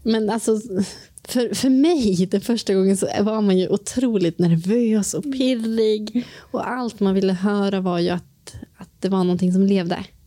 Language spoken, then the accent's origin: Swedish; Östersund, Jämtland County, Sweden; Och då när vi var hemma i Östersund och hade berättat det här för våra familjer